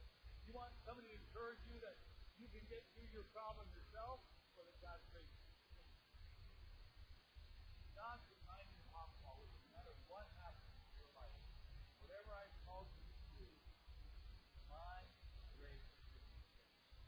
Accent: Simcoe, Ontario, Canada; I went to my hometown, small town, Simcoe, Ontario, all right?

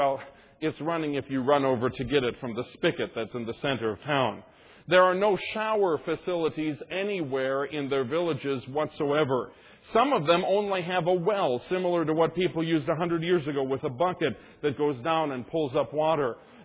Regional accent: United States; But I guess I never realized how blessed I am to be an American.

